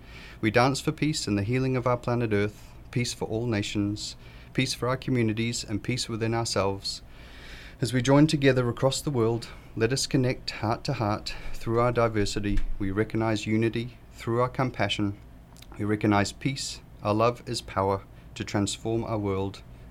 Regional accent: New Zealand; accent: Kiwi; That's my Kiwi accent coming through there.

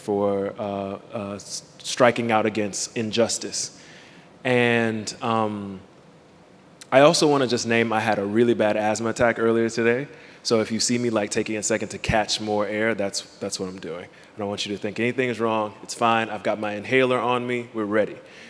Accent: Miami, Florida, United States; I hail from Miami, Florida, which is the ancestral ground of the Tequesta and the Cacique.

